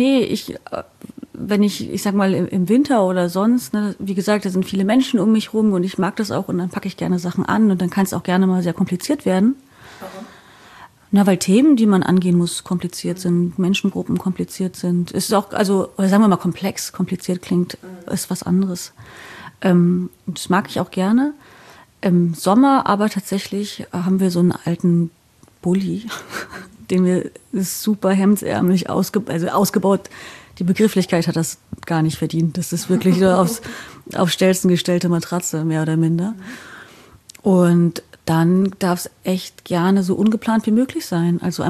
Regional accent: Wismar, Mecklenburg-Vorpommern, Germany; born there; Ich komme von der Ostsee. Ich bin geboren in der Stadt, die heißt Wismar.

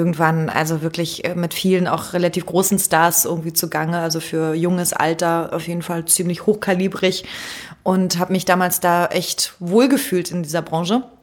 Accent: Berlin, Germany; also born or lived in Hamburg; Ich bin eine Berliner Pflanze, ich muss zurück. Dann bin ich nach Berlin wieder zurück

